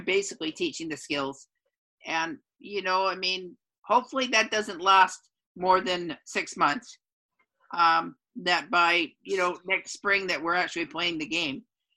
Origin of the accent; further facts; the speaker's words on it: Delta, British Columbia, Canada; So I'm from Delta, and I'm the chair of Kids Sport Delta.